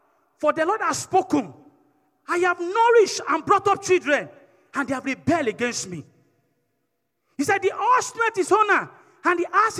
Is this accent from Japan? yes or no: no; Nigeria; Even to the extent that most of us that are here, we came from Nigeria.